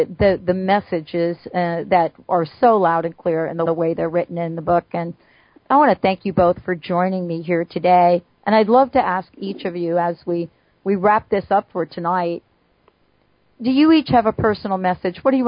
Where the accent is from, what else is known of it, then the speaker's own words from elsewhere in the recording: Bronx, New York, United States; You know, I'm a kid from the Bronx.